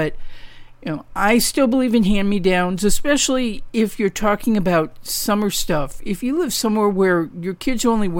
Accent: St. Louis, Missouri, United States; like St. Louis or south of Chicago, where I grew up in St. Louis, Mr. D grew up south of Chicago

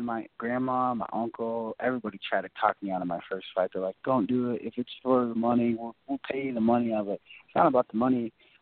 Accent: Nebraska, United States; also born or lived in Denver, United States / Minnesota, United States; Well, I was born in Denver, and we moved to Nebraska and then back to, like, from Minnesota to Nebraska and back.

